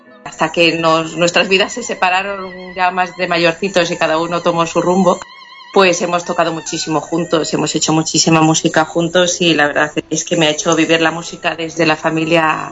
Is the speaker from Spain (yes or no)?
yes; Salamanca, Castile and León, Spain; born there; now in Badajoz, Spain; Nací en Salamanca, toda mi familia es de allí. Por el destino y demás, pues acabé aquí en Badajoz.